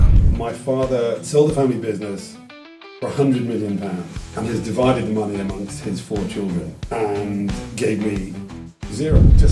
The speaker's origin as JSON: {"language": "English", "town": "Liverpool", "region": "North West England", "country": "United Kingdom", "accent": "Scouse", "said": "I'm from Liverpool."}